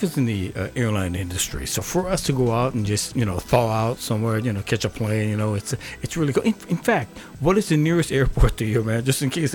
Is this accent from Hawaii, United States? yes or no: yes; Hawaii, United States; I'm from Hawaii, right? So anytime I see tikis, I see palm trees, I'm going, oh, boy.